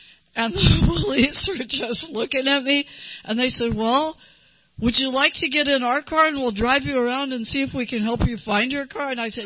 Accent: San Diego, California, United States; I grew up here in San Diego. I graduated from Hilltop High School in Chula Vista.

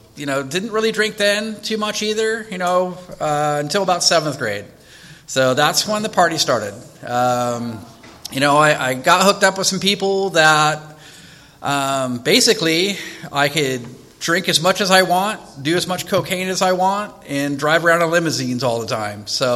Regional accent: California, United States; I was actually raised in this area. I grew up here in Dolly Gardens until junior high. So, raised in the 80s.

